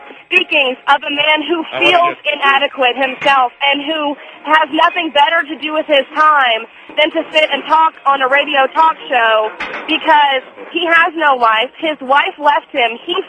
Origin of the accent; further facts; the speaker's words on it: Atlanta, Georgia, United States; Well, I'm from Atlanta, Georgia